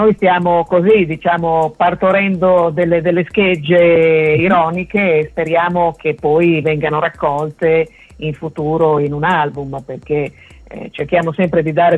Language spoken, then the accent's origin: Italian; Bologna, Emilia-Romagna, Italy; born there; sono nata a Bologna ma da genitori diciamo misti, perché mio padre è veneto di origine anche se è vissuto a Bologna per tanti anni, mia madre è di origini ferraresi anche se è nata a Bologna, quindi sono un melting pot.